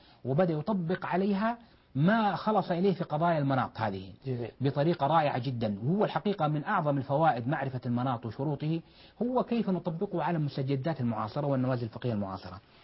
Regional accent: Jeddah, Makkah Province, Saudi Arabia; وما شاء الله من أميز المشايخ عندنا في جدة

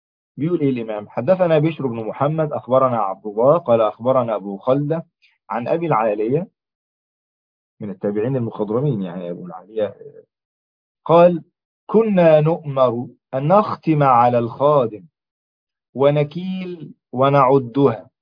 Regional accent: Egypt; عندنا في مصر

